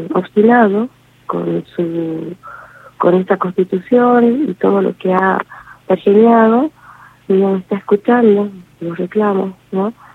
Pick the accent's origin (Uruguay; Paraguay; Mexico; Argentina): Argentina; somos también argentinos, somos ciudadanos argentinos